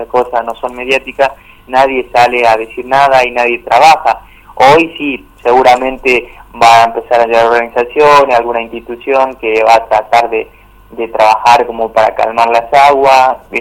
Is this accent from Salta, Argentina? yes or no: yes; Morillo, Salta, Argentina; yo que soy de acá de Morillo y que me tocó vivir